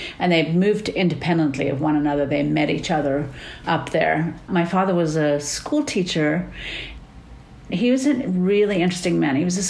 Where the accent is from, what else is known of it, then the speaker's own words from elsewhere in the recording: Harare, Zimbabwe; born there; I was born in Harare, Zimbabwe, which at that time was called Salisbury, Rhodesia, before the country gained independence in 1980. My father was from Namibia, grew up in Namibia, and my mother was South African.